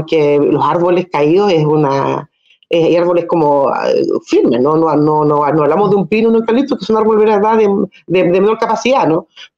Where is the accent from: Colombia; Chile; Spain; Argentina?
Chile; Ancud, Los Lagos; yo soy de Ancud, y Ancud es la primera ciudad, ¿no?, que recibe el viento del Pacífico, ¿no?, en Chiloé.